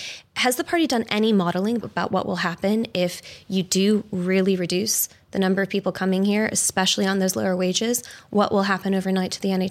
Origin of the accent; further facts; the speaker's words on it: United States; now in United Kingdom; I am an immigrant from America who's gone through the visa process.